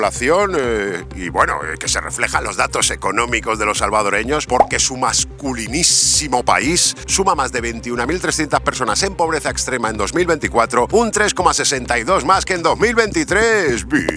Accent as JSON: {"language": "Spanish", "country": "Spain", "said": "como buen español yo nunca abandono mi país, aunque me duela."}